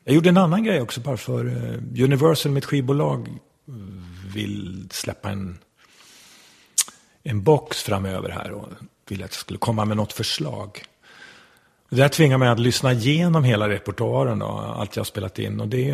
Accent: Västernorrland County, Sweden; Jag är uppvuxen uppe på Höga kusten, Ådalen.

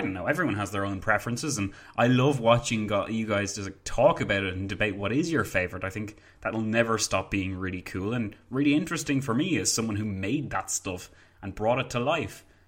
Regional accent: Ireland; I'm from Ireland, I have a Bachelor of Arts, I have a Master's degree

